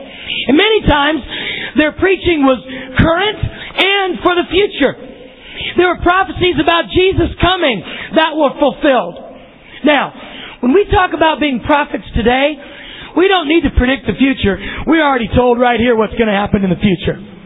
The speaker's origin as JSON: {"language": "English", "region": "Texas", "country": "United States", "tie": "born or raised there", "said": "But I grew up in Texas, so I kind of like Louisiana hot sauce."}